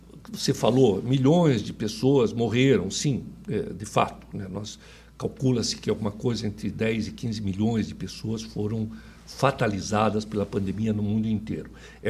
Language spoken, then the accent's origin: Portuguese; Curitiba, Paraná, Brazil; also born or lived in São Paulo; Você sabe que eu sou curitibano.